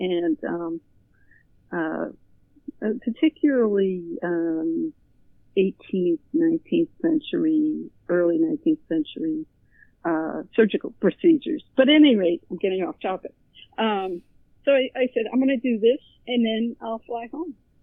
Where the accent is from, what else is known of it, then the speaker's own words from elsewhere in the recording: Boston, Massachusetts, United States; I'm 60. I'm from the Boston area.